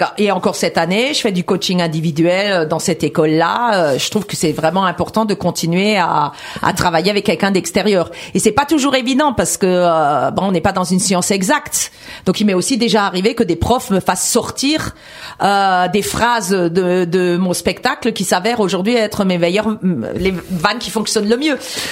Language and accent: French; Grand Est, France; parce que je suis une Alsacienne d'origine contrôlée, mais à destination incontrôlable.